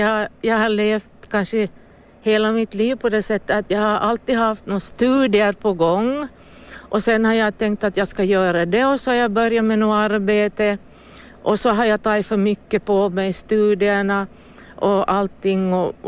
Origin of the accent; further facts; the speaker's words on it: Närpes, Ostrobothnia, Finland; Jag är hemma från landet, jag kommer från Närpes och får tillbaka till mina rötter. Jag är ju bott i Pjelax, men nu får jag till Yttermark.